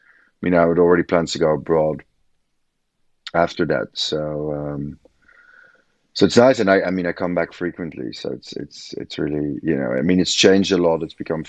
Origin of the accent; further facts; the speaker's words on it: Amsterdam, North Holland, Netherlands; I'm there currently. I mean, it's a great place to grow up because you live in a city, but it feels like a village